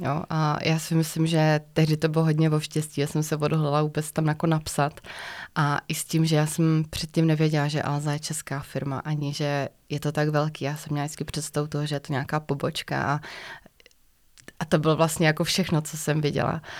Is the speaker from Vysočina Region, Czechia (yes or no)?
yes; Vysočina Region, Czechia; now in Prague, Czechia; moje první brigáda na Vysočině, kde odkud pocházím